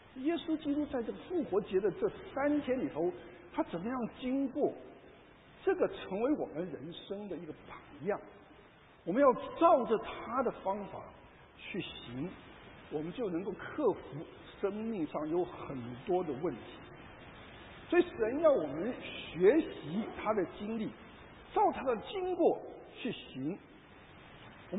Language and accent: Chinese; Taiwan; 那我们从台湾来的话，我们都是做红蛋。